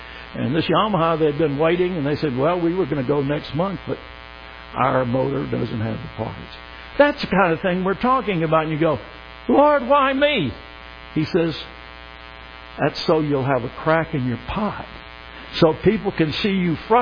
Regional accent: Florida, United States; I grew up fishing. I grew up in South Florida. I grew up fishing the Keys.

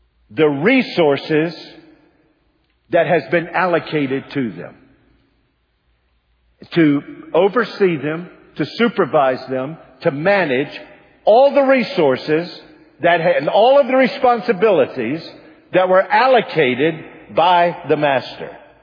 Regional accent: United States; I mean, look, in God's sovereignty, I am an American.

